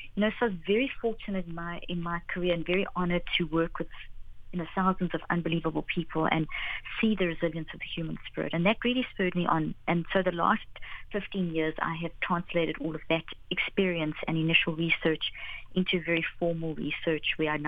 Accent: South Africa; also born or lived in Zimbabwe; I grew up in South Africa, I was born in Zimbabwe, and I grew up during the apartheid era.

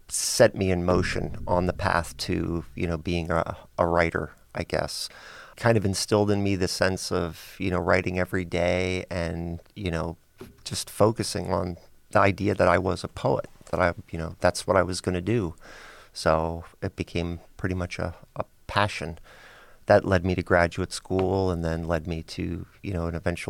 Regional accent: Pennsylvania, United States; also born or lived in Minnesota / Alabama; This is closer to what I grew up. You know, I grew up in Pennsylvania, so, you know, the season's changing and things.

